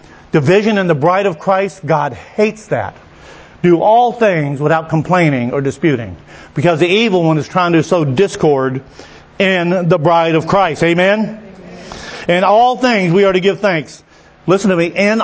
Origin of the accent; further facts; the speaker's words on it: Haiti; the pastor knows I'm from Haiti